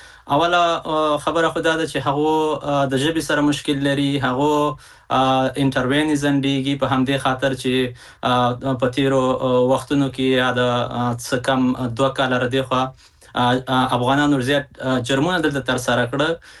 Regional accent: Afghanistan; د خبرونو سره ټکی به مونږ افغانان یو

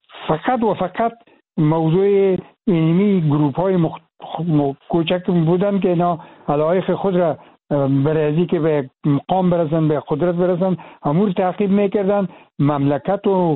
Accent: Afghanistan; moved away; من از افغانستان چیز بر آمدیم

